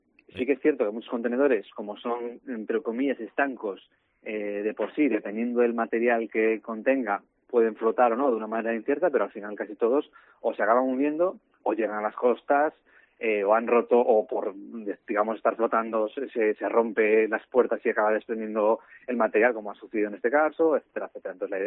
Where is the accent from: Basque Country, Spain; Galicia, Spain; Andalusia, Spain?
Galicia, Spain; Vigo; navego toda mi vida desde pequeñito, yo soy de Vigo